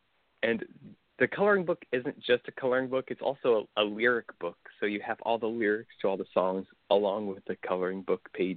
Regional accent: Kansas, United States; I do live in the Kansas City area. I grew up kind of outside of the Kansas City area, kind of in a more rural area of Kansas. But yeah, I've lived here almost a vast majority of my life.

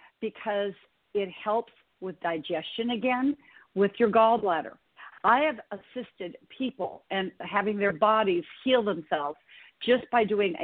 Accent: Montana, United States; I grew up in Montana, small town girl from Montana, but we had a summer home in Flathead Lake.

